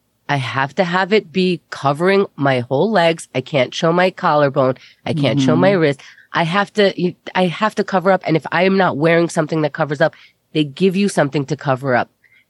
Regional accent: Israel; Well, I was thinking, okay, so I'm from Israel and... I'm not a Jew anymore. I was raised Jewish. I went to yeshiva.

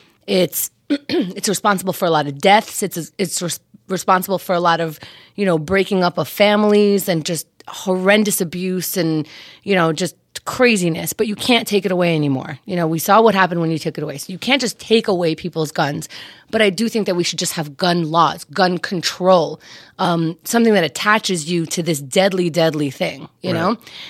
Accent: New York, United States; but I grew up in New York, so that wasn't, it wasn't in the culture over here.

